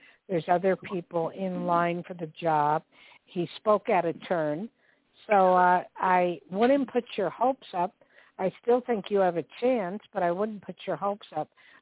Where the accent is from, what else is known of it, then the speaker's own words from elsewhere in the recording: New Jersey, United States; born there; Oh, near my neck of woods. I was born in New Jersey. Right across the border.